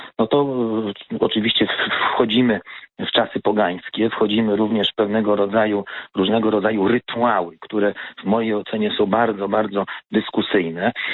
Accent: Warsaw, Masovian Voivodeship, Poland; Ja jestem rodowitym warszawiakiem. Moja rodzina brała udział w Powstaniu Warszawskim.

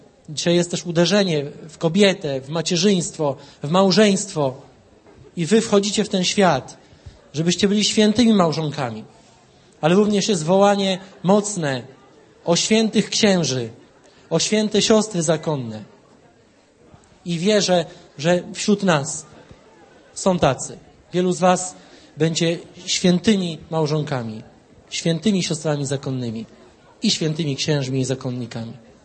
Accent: Gdynia, Pomeranian Voivodeship, Poland; pochodzę z pięknego miasta, widzę nawet flagę z mojego miasta, ta z tymi rybami dwiema. Gdynia. To jest moje miasto, tam się urodziłem, wychowałem, mieszkałem

